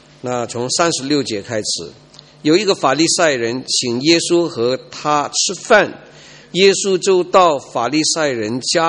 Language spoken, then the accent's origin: Chinese; Guangdong, China; 我们广东人呢，有就是很好客的